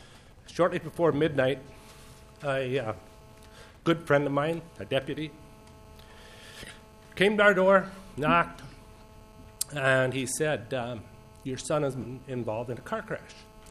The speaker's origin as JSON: {"language": "English", "town": "Fergus Falls", "region": "Minnesota", "country": "United States", "said": "I am from Fergus Falls."}